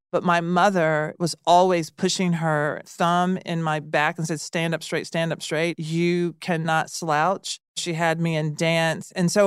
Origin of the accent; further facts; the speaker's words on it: Nashville, Tennessee, United States; I grew up in Nashville. Mm-hmm. And I went to a really small Catholic school.